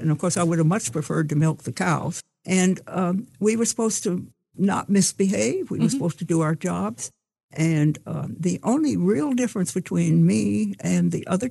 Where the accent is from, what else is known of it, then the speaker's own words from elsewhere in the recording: Vermont, United States; Anyway, so growing up in Vermont, I remember when I came home from graduating in high school